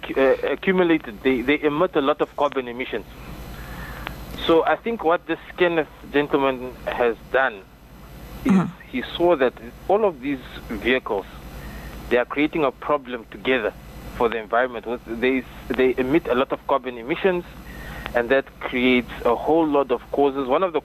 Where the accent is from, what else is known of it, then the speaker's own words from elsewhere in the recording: Namibia; Imagine we come from Namibia.